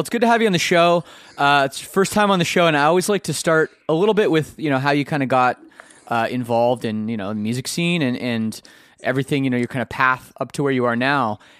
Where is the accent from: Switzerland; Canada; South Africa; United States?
Canada; there isn't one in mine either. I'm from Canada.